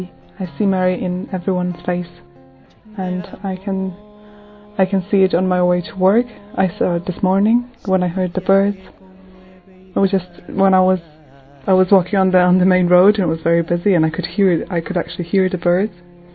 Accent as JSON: {"language": "English", "country": "Poland", "said": "I'm from Poland and I'm 21."}